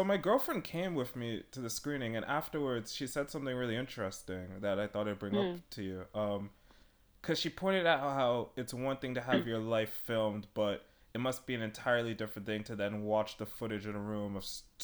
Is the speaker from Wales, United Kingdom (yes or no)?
no; London, United Kingdom; I grew up a bit in London, and I'm Stratford